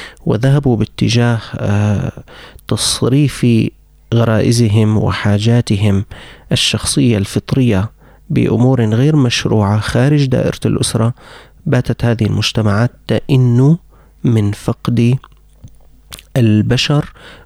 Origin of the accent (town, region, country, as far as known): Syria